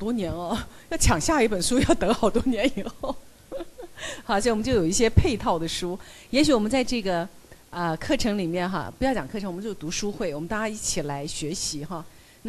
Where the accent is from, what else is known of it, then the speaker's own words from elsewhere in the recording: Taiwan; 很多人听到我就说你在哪里长大的，我说我土生土长台